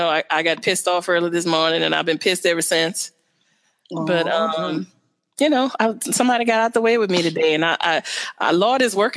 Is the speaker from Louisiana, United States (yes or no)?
yes; New Orleans, Louisiana, United States; accent: New Orleans; People say when they hear me say baby, then they're like, oh, yeah, there's that New Orleans accent because I go baby.